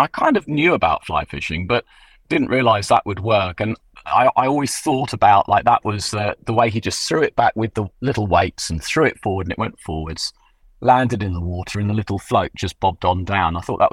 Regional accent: Cambridge, East of England, United Kingdom; now in United States; So I grew up in Cambridge. I actually grew up in the town till I was about nine.

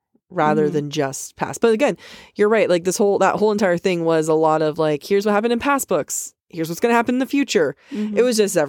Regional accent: United States; accent: American; I know we have thick American accents.

